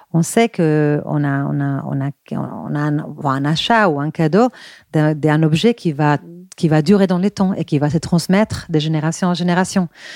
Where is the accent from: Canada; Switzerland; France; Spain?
Spain; Bilbao, Basque Country; French is a second language; quand j'étais petite, j'avais 11 ans, je suis espagnole de Bilbao, il y a aussi une ville un peu grise